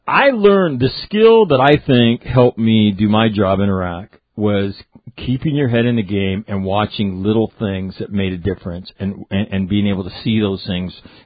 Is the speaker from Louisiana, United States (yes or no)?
no; Sacramento, California, United States; I'm a little kid growing up in Sacramento